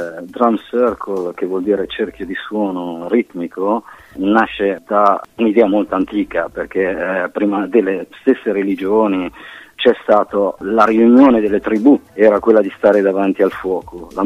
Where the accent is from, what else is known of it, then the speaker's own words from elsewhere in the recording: Milan, Lombardy, Italy; Io sono nato a Milano e ho avuto la fortuna, la sfortuna di vivere questa città in maniera molto selvaggia fino ai 30 anni